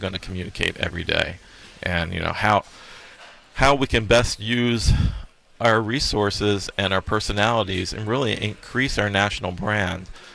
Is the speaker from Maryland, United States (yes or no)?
yes; Maryland, United States; now in Nashville, United States; I'm from Maryland. I grew up in Maryland.